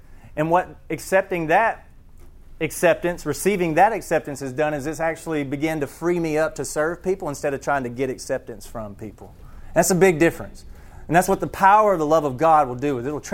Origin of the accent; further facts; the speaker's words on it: Buford, Georgia, United States; now in North Carolina, United States; I am from Buford, Georgia. Anybody know where Buford, Georgia is?